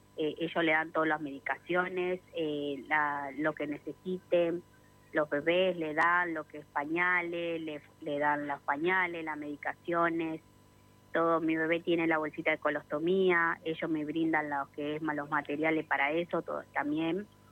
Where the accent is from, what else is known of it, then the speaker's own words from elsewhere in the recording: Moreno, Buenos Aires Province, Argentina; Yo soy de Moreno.